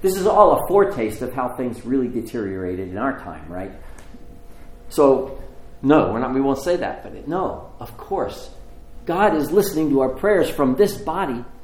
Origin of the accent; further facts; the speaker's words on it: North Carolina, United States; I came from North Carolina for this?